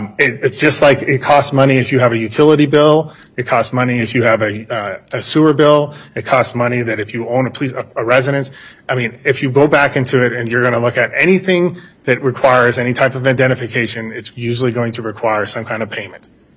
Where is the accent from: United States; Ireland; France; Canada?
United States; California; I'm from California, okay